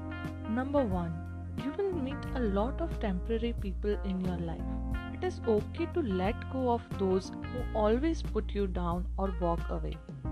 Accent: India; Welcome to Heart with … I'm from India

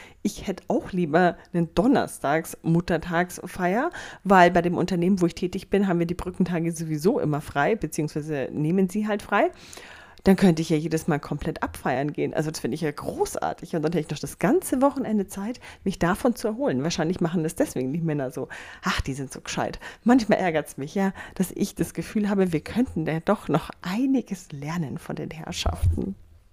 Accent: Bavaria, Germany; ich weiß nicht, wie es in den anderen Bundesländern ist, aber bei uns in Bayern gibt es überall Blümchen zum selber pflücken

